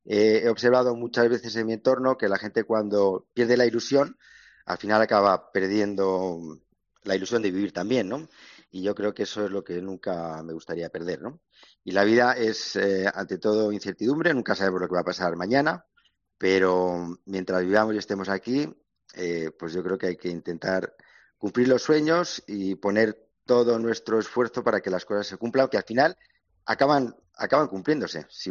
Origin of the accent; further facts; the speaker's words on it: Castilla-La Mancha, Spain; now in Galicia, Spain; a lo largo del tiempo que llevo viviendo aquí, pues bueno, yo soy manchego de origen